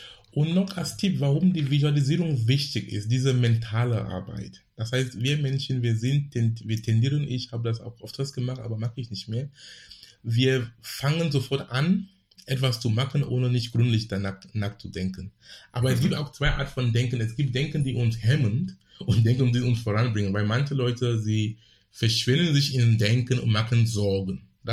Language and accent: German; Cameroon; now in Hamburg, Germany; ich sitze in Hamburg. Du kannst genau wo hier sein oder in Afrika sein, wo ich herkomme, in Kamerun.